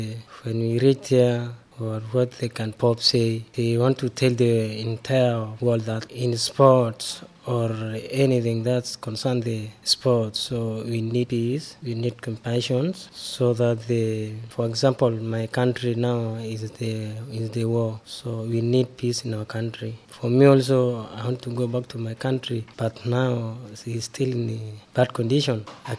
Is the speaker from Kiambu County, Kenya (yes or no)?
no; Kakuma, Turkana County, Kenya; English is a second language; I'm from Kakuma refugee camp. So, you know, most of the people in the camp, they are looking after us because we are their seed. We are grow up from Kakuma. We come up from Kakuma.